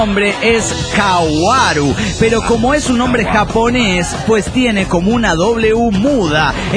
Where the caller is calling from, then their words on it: Santa Clara, California, United States; Soy el chico de Santa Clara, California.